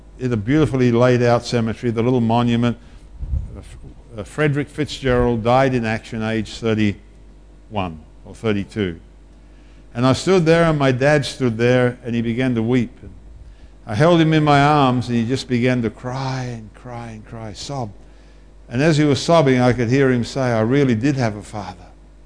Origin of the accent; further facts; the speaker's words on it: Australia; if you ever want a sobering experience as an Aussie, just go to the battlefields of France.